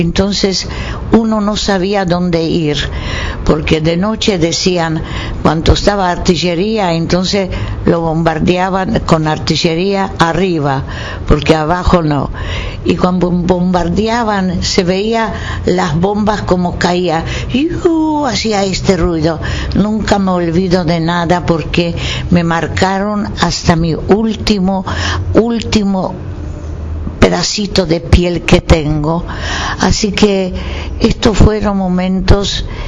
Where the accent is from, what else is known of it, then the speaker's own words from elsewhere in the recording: Warsaw, Masovian Voivodeship, Poland; Nací en Polonia, en Varsovia.